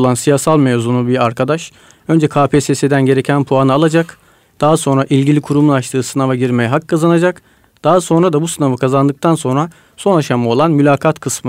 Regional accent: Samsun, Turkey; now in Ankara, Turkey; Ben de yaklaşık 2001 yılından beri Ankara'dayım. Yani artık Samsunluyuz ama Ankaralı olduk gibi bir durum var.

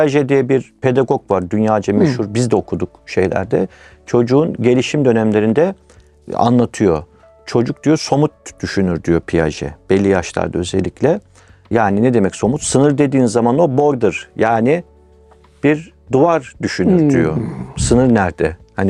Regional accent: Black Sea Region, Turkey; Ben de Karadeniz'de doğdum, büyüdüm.

